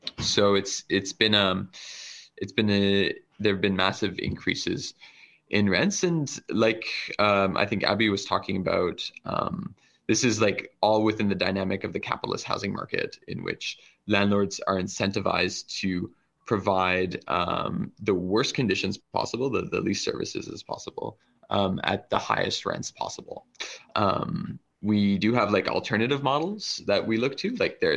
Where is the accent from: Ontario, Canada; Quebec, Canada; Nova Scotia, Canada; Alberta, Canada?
Quebec, Canada; Montreal; I mean, I grew up in Montreal, and I also remember when rents weren't as high as they currently are.